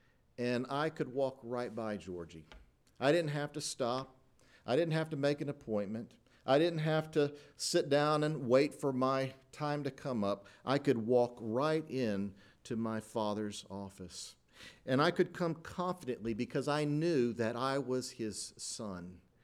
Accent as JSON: {"language": "English", "town": "Lakeland", "region": "Florida", "country": "United States", "tie": "born or raised there", "said": "I grew up in Lakeland, Florida, where my father worked for the city of Lakeland."}